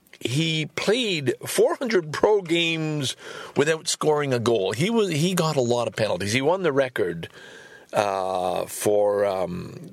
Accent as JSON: {"language": "English", "town": "Valleyfield", "region": "Quebec", "country": "Canada", "tie": "born or raised there", "also_born_or_lived": "Montreal / Sorel", "said": "I am from Valleyfield. That's my hometown, although I was born in Montreal. Spent the first year in Sorel, and then my father moved to Valleyfield"}